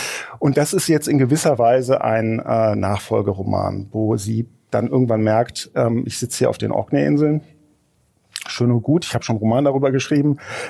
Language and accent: German; Berlin, Germany; die mir auch persönlich als Berliner Lebenswelt relativ unbekannt ist